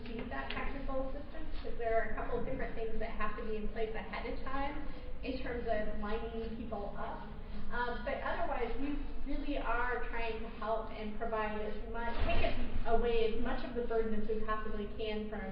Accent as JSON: {"language": "English", "region": "New Jersey", "country": "United States", "said": "from New Jersey."}